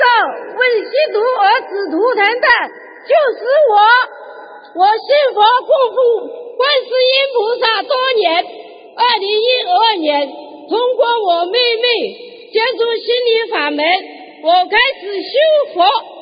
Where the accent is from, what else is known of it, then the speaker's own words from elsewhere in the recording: Nanchang, Jiangxi, China; 我是来自江西南昌的弟子